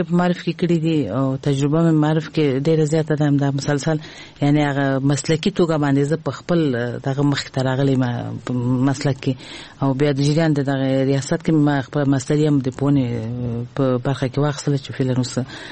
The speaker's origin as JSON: {"language": "Pashto", "region": "Kabul", "country": "Afghanistan", "tie": "born or raised there", "said": "زه په خپل هیواد کې لوی شوی ما ابتدایي ښوونځی ما د کابل په ښار کې چې موږ د کابل ښار نه یو یعنی د ولایت وایم خو دلته زه لوی شوی ما د کابل په ښار کې"}